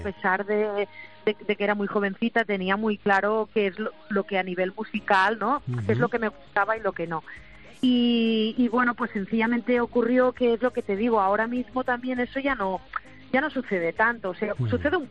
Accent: Catalonia, Spain; me he quedado más en mi tierra, en Cataluña

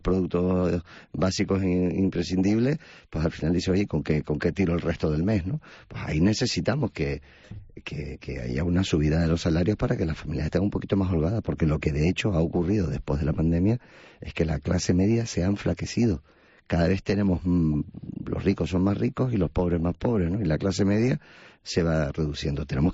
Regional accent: Canary Islands, Spain; Yo como canario quiero que los Reyes Magos visiten también a los niños y a las niñas canarias.

